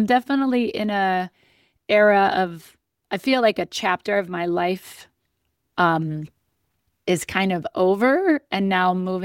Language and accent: English; Midwest, United States; now in Los Angeles, United States; I mean, listen, I didn't realize how Midwest I am until I meet other people f